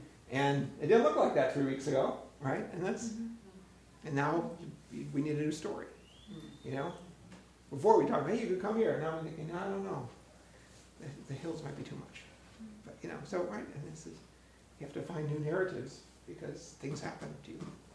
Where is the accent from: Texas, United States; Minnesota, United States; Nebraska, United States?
Minnesota, United States; And I have an Italian wife from Chicago, and I'm a Swede from Minnesota, and we have very different social acceptable rules in our families.